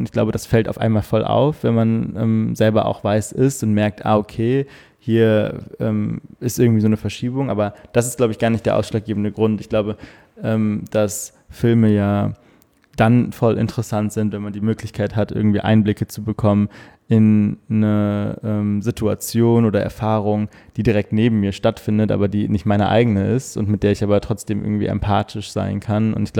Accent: Cologne, North Rhine-Westphalia, Germany; born or raised there

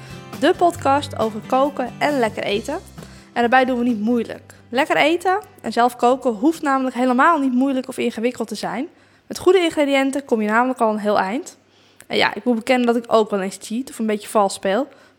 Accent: North Holland, Netherlands; accent: West Frisian; Ik heb een klein accentje. Of voor velen wel een duidelijk accent, denk ik. Ik kom uit West-Friesland en dat hoor je aan mijn stem.

